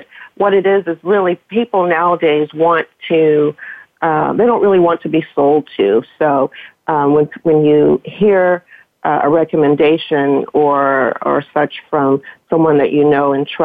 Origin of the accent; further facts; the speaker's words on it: Los Angeles, California, United States; moved away as an adult; now in Atlanta, United States; I moved from Los Angeles to Atlanta. And coming from Los Angeles, and I'm assuming coming from Los Angeles, people just associated me with the entertainment and luxury arena.